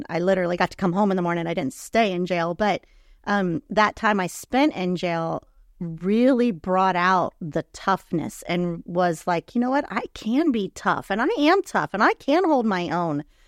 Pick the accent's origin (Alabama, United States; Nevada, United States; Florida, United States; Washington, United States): Florida, United States; Key West; moved away as an adult; also born or lived in Gainesville; now in St. Petersburg, United States; I'm from Key West, left Key West in 2000, moved to Gainesville with my husband, raised our kids there. We were there 22 years and moved to St. Petersburg, Florida, a year and a half ago.